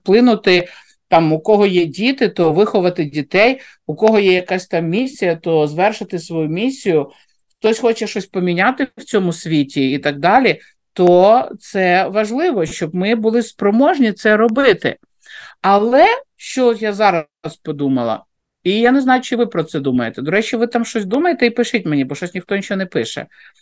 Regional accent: Kyiv, Ukraine; я з Києва, і у мене все це відбувалося в Києві.

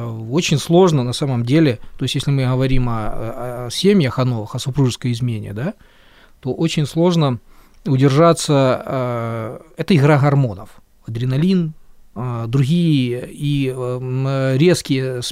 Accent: Kyiv, Ukraine; Поэтому я киевлянин, и я ушел для того, чтобы это все сдержать как можно дальше от своего дома.

